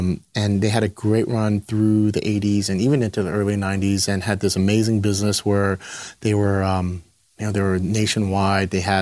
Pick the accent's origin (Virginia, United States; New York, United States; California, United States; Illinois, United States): California, United States; Los Angeles; especially me being, you know, born and raised in LA, grew up predominantly in the streets of LA.